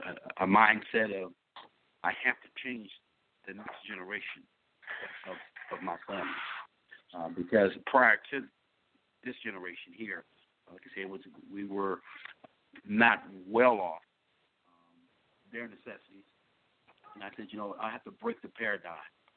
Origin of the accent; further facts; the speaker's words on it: Louisiana, United States; born there; moved away; My humble beginnings, actually I was born in Louisiana, Tampa, Louisiana, small town.